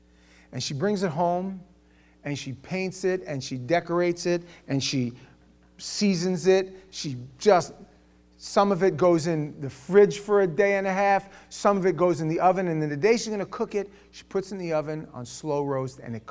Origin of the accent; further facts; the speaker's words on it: New York, United States; moved away; At the time, I just came down to Florida. I'm from New York. We don't put money in food.